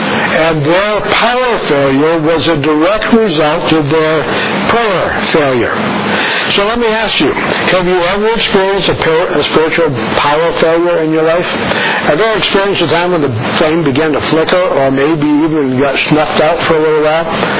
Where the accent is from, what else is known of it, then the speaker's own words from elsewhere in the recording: Rochester, New Hampshire, United States; born there; I was born in Rochester, New Hampshire.